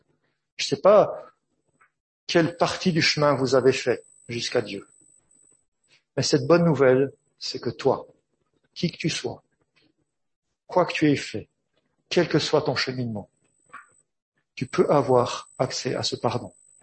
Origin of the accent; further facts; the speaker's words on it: Switzerland; Là, je viens de Suisse et puis on n'a pas de mer en Suisse